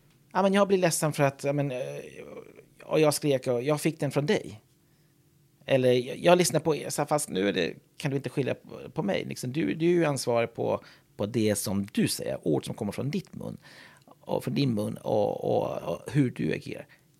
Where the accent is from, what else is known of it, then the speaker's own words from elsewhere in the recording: Ireland; jag bor ju inte hemma på Irland.